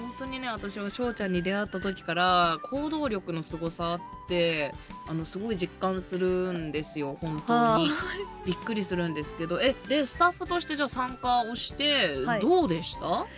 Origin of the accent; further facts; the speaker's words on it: Niigata, Japan; now in Tokyo, Japan; 私新潟出身なので